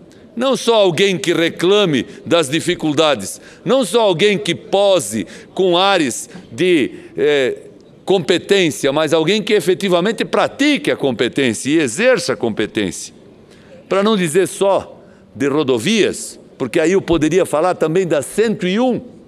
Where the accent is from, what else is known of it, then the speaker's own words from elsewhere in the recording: Blumenau, Santa Catarina, Brazil; born there; é a cidade de Blumenau, onde eu nasci